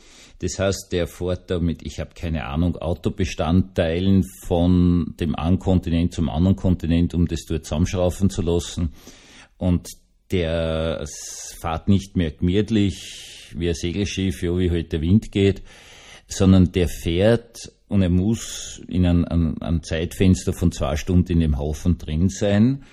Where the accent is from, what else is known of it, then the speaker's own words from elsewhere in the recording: Austria; ich bin im Baden, im Strandbad aufgewachsen